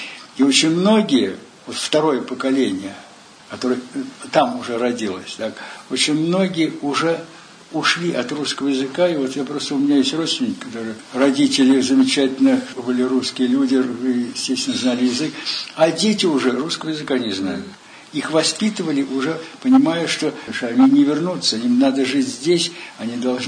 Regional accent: Russia; Конечно, я вырос в России, рос я в советское время.

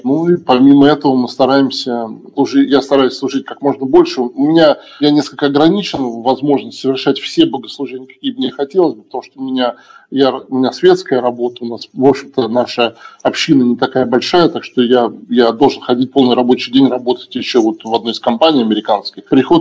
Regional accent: Tambov Oblast, Russia; Я сам родом родился, вырос в Тамбовской области, и моя матушка тоже

